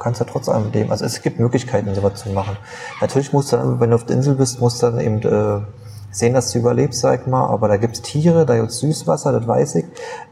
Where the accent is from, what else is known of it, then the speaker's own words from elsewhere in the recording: Berlin, Germany; Und ich bin ja in Berlin aufgewachsen.